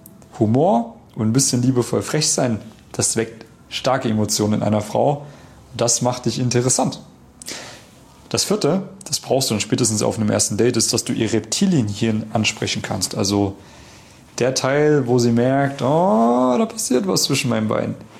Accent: Germany; now in Austria; Dann habe ich halt immer gesagt, ja, genau, ich bin Piefke.

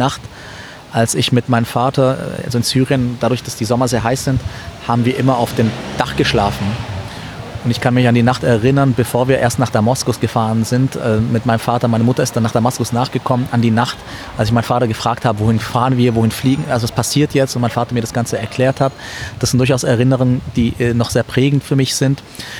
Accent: Ulm, Baden-Württemberg, Germany; Ich bin in Ulm aufgewachsen. Ulm ist ja so eine Grenze zu Bayern.

